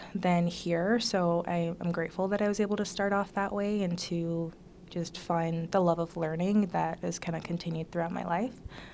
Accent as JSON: {"language": "English", "country": "Jamaica", "tie": "born or raised there", "lives_now": "Canada", "said": "I grew up the first half of my life in Jamaica, and then like the other half here in Canada."}